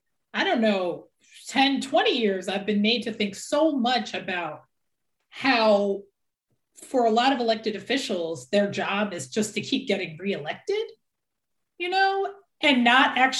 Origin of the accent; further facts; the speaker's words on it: Philadelphia, Pennsylvania, United States; So I'm from Philadelphia where we had our first Black mayor when I was young, Wilson Good, and that was in the 80s.